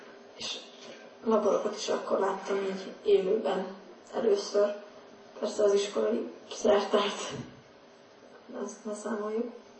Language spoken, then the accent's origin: Hungarian; Dombóvár, Tolna, Hungary; born there; now in Sásd, Hungary; 1990. március 9-én születtem Dombováron. Sásdon élek nagymamámmal.